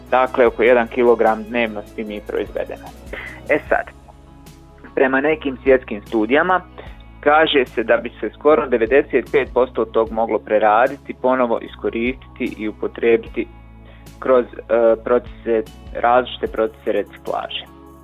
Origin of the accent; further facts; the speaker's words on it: Bosnia & Herzegovina; kod nas u Bosni i Hercegovini otpad je problem